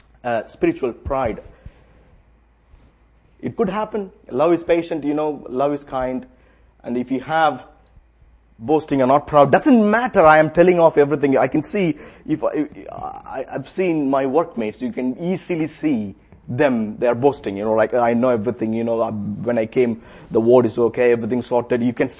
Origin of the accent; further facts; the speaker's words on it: India; English is a second language; because I'm from India